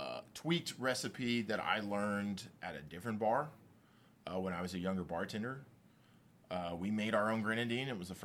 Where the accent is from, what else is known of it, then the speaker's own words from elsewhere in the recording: Texas, United States; because we're Texan, we have, you know, fresh chilies over here, and we have papayas